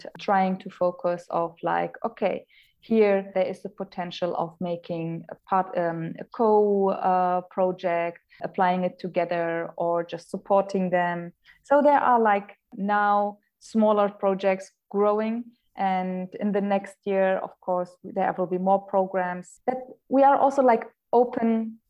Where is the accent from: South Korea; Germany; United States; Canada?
Germany; also born or lived in Erbil, Iraq; now in Iraq; I was born in Erbil. I was 6 or 7 when we left to Germany. So my whole education is actually based in Germany.